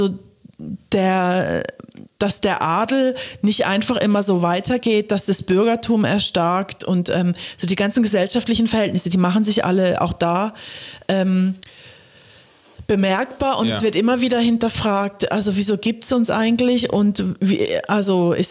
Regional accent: Germany; ich bin in Deutschland aufgewachsen.

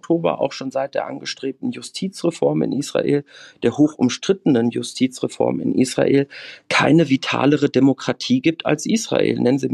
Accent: Germany; ich wundere mich dann doch auch in meinem Heimatland allzu häufig

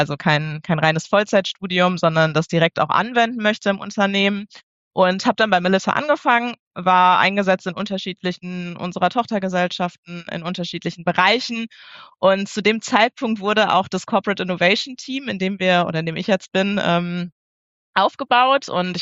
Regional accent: Minden, North Rhine-Westphalia, Germany; born there; Ich bin gebürtige Mindenerin

